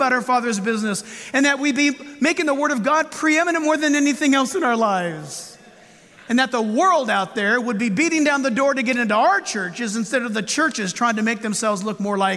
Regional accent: California, United States; We're from California.

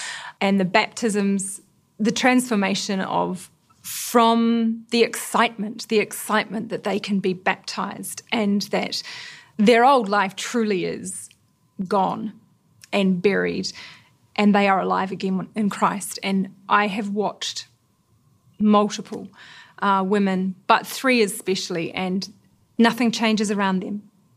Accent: New Zealand; now in Phnom Penh, Cambodia; I'm from New Zealand. And I currently live and have lived for 7 years in Cambodia, Phnom Penh.

